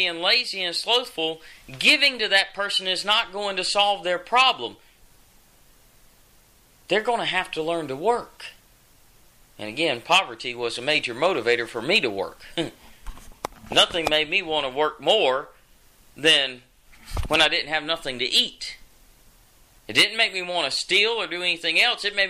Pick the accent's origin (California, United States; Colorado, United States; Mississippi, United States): Mississippi, United States; My home state of Mississippi, percentage-wise, we're the poorest state in the Union.